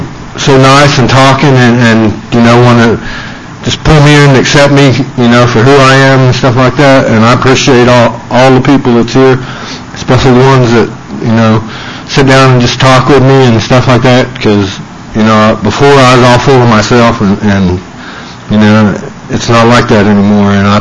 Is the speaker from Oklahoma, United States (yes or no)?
yes; Sapulpa, Oklahoma, United States; I'm from Sepulpa, and I got sober 17th March of this year.